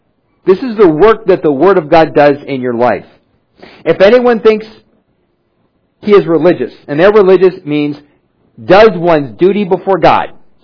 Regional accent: United States; Well, I don't believe in slavery. I'm an American.

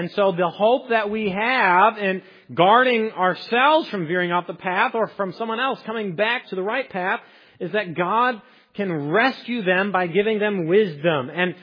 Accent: Iowa, United States; Now, listen, I'm from Iowa. I'm not ready for this stuff.

